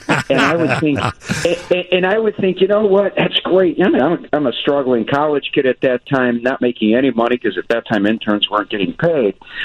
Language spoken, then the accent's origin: English; Chicago, Illinois, United States; that was being the lead sports anchor of a TV station in my hometown of Chicago.